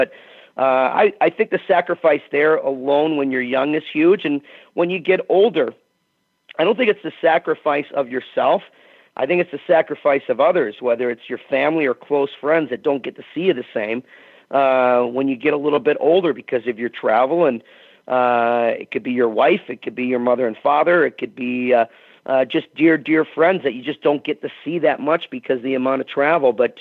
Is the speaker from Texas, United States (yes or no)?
no; Chicago, Illinois, United States; And growing up in Chicago and watching the Keith Magnusons and the Bobby Halls and the Stan Mikitas and the Tony Espositos, they were very, very big years throughout Chicago back then